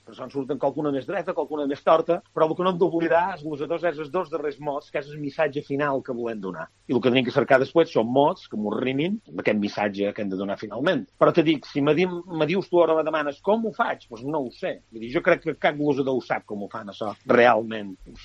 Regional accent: Balearic Islands, Spain; jo som menorquí, som nascut aquí a Filla, i se l'haig dit broma sempre que tinc els vuit llinatges menorquins

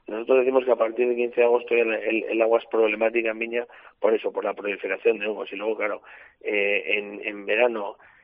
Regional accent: Eslava, Navarre, Spain; No hay que olvidar que, por ejemplo, en mi pueblo, en Eslava, ya habitaban los romanos y ya cultivaban la vid.

